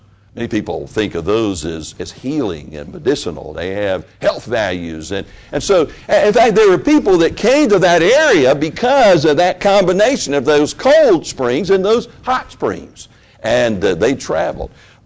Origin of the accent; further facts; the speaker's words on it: United States; I'm an American. I believe this is a democratic republic that we live in.